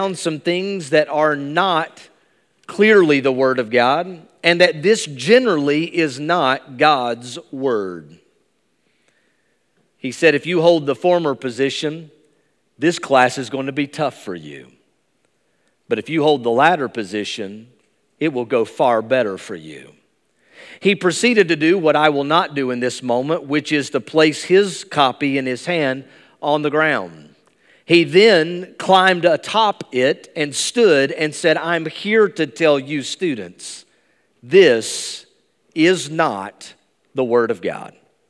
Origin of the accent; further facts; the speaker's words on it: Bristol, Tennessee, United States; journey at a small private Christian school in my hometown of Bristol, Tennessee.